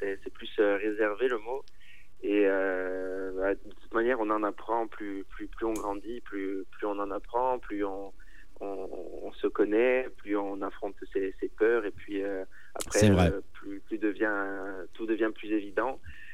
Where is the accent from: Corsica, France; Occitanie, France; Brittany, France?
Corsica, France; Bastia; Alors, je suis de Bastia, oui, je suis corse.